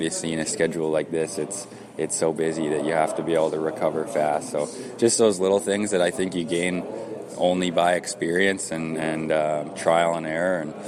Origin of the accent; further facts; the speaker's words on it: Calgary, Alberta, Canada; I mean, just like a young kid in here growing up in Winnipeg idolizes the Jets. I mean, I was that same kid in Calgary